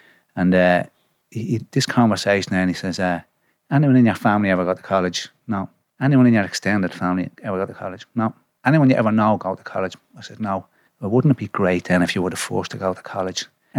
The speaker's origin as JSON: {"language": "English", "town": "East Wall", "region": "Leinster", "country": "Ireland", "said": "So I'm from East Wall, Callan Road, East Wall, or whatever. Man, four sisters. I was the eldest of the kids"}